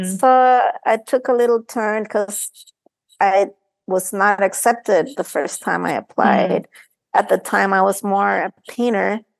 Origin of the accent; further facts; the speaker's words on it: Chile; I grew up in Chile, and, you know, I mean, I was always artistically inclined.